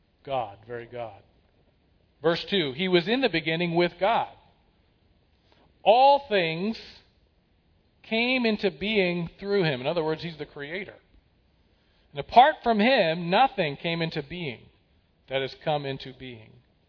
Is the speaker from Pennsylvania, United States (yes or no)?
yes; Ephrata, Pennsylvania, United States; I was born and raised in Ephrata, Pennsylvania.